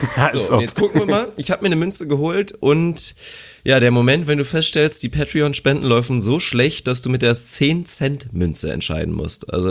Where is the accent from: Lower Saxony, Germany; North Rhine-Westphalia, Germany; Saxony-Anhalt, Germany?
Lower Saxony, Germany; der gute alte Göhrde-Mörder, weil der direkt aus meiner Heimat kommt.